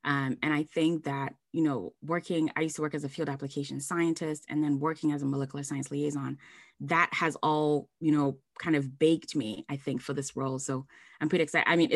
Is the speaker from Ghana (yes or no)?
yes; Ghana; I'm from Ghana, West Africa, so I know how to ask why and be respectful.